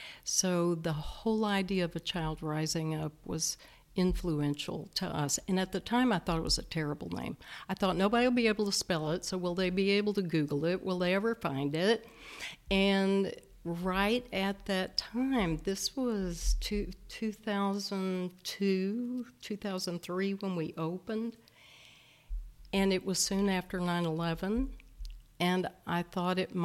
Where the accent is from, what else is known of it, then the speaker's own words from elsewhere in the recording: New Orleans, Louisiana, United States; now in Waco, United States; But I'm from New Orleans. He was from a small town in South Texas. And we married up, and Waco was the perfect size home for us.